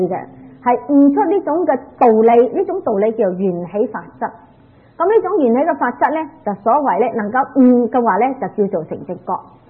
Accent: Hong Kong; 我哋香港人飲羊奶牛奶好閒時啊

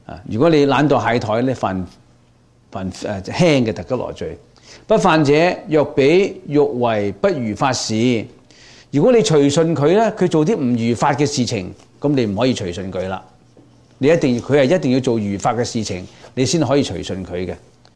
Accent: China; 但是我們中國人呢，通常翻譯呢就 不翻譯這個 Zadu 出來的。因為為什麼呢？他音呢對於我們中國言語的音不是那麼好聽。

